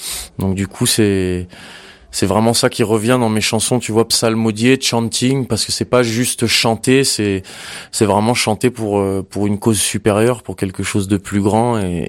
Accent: Nouméa, South Province, New Caledonia; en grandissant en Nouvelle-Calédonie, même si moi j'ai grandi en ville, tu vois, donc j'étais la ville de Nouméa

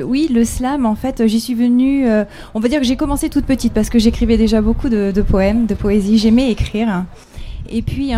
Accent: Reims, Grand Est, France; Alors à la base, moi je suis rémoise, je viens de Reims, mais ça fait 3 ans que j'habite maintenant Manosque.

